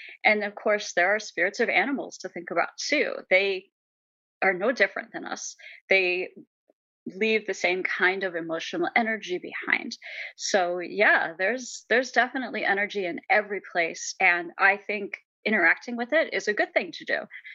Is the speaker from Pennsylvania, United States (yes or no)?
yes; York, Pennsylvania, United States; And yeah, that was growing up in York. Small town vibe, lots of history, but close enough to Baltimore and Philadelphia that you were never far from a city.